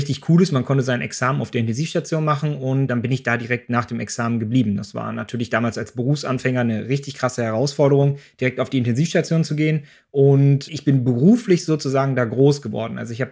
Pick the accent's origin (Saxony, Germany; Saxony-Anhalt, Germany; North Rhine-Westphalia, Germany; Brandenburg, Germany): North Rhine-Westphalia, Germany; Dortmund; Ich bin in Dortmund groß geworden